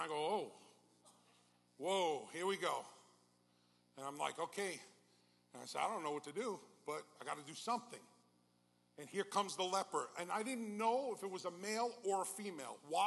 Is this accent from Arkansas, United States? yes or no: no; New York, United States; So I'm a New Yorker. That's where I'm born and raised.